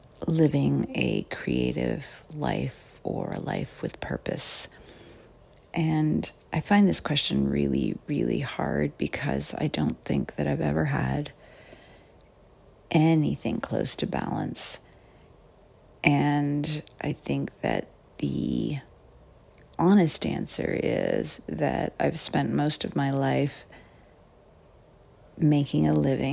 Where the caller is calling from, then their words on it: Toronto, Ontario, Canada; I'm calling from Toronto